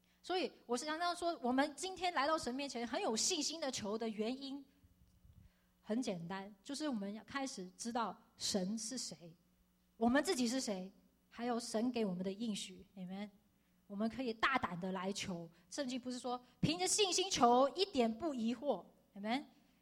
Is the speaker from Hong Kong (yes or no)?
yes; Hong Kong; 我小时候在香港上课的时候